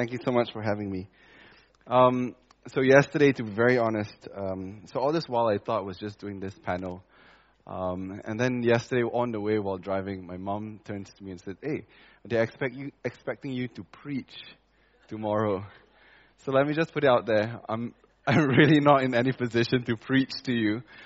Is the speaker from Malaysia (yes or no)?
yes; Malaysia; We started being Malaysian with a lot of frustration. It's easy to get frustrated in this country, I suppose.